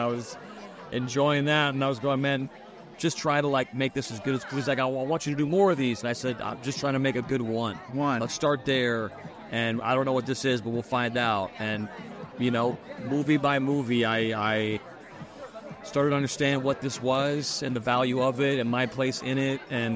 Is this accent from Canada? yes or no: yes; Canada; For me, I'm a Canadian.